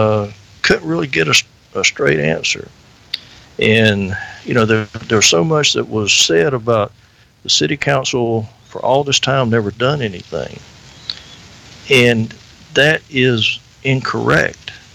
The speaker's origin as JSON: {"language": "English", "country": "United States", "said": "I'm Native American."}